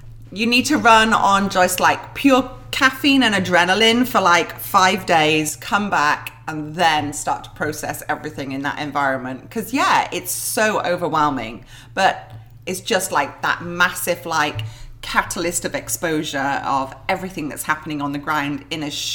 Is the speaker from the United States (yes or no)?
no; England, United Kingdom; now in Cambodia; So yes, originally from England. My family were from Manchester in the north of England